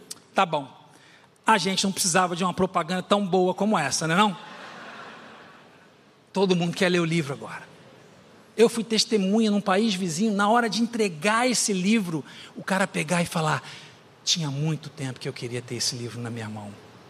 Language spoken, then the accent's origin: Portuguese; Rio de Janeiro, Brazil; eu sou do Rio de Janeiro, minha vida inteira eu fui preparado para tal coisa, é fichinha